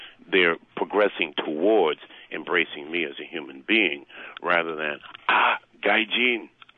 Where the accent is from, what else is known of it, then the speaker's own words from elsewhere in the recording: Roxbury, Massachusetts, United States; now in Japan; Often I've found that as an African-American, I was born and brought up in Roxbury, I found that, you know, African-Americans are not treated as well as whites here in Japan.